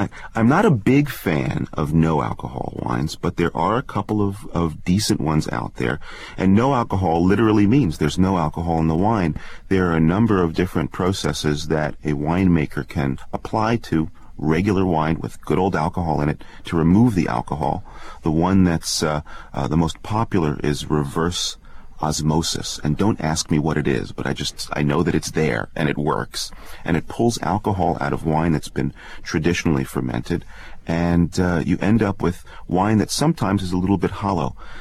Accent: New York, United States; I'm from New York, I'm a New Yorker

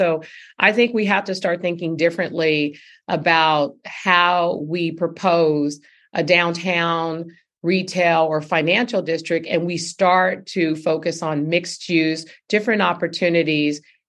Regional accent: San Francisco, California, United States; What about the blue-collar workers or the people I grew up with in San Francisco?

